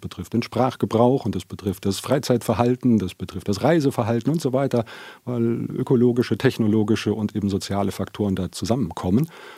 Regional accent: Biedenkopf, Hesse, Germany; Und vor dieser Herausforderung steht mein Heimatort Biedenkopf.

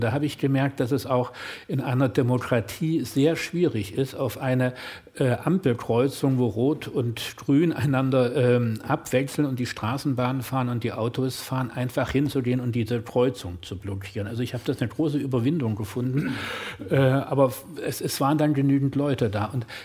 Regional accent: Dresden, Saxony, Germany; in meiner Heimatstadt Dresden

